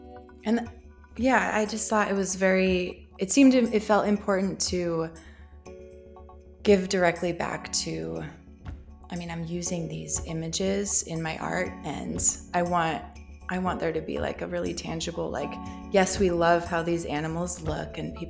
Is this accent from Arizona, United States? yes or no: yes; Show Low, Arizona, United States; I grew up in Sholo, Arizona, actually outside of town. So it was a really country rural setting.